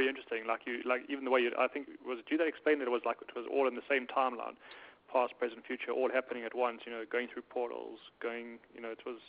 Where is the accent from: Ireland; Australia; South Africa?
South Africa; now in Chicago, United States; I'm in Chicago, but from South Africa.